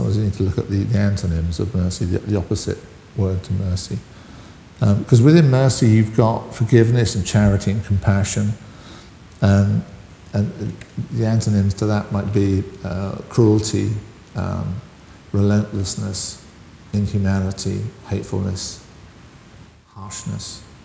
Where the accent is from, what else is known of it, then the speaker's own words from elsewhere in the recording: United Kingdom; So although we'd like to think that, we're just very British, but we are heavily influenced by American culture.